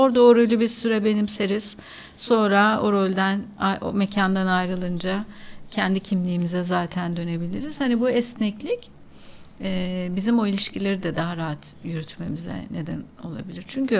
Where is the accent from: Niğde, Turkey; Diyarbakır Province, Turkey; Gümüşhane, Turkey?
Diyarbakır Province, Turkey; Diyarbakır; Yani ben de mesela senin için işte Diyarbakırlıyım.